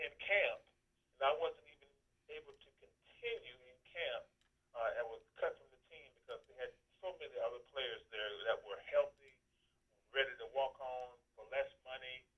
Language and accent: English; Florida, United States; Well, when I was raised in Florida, I came up in a very, very poor environment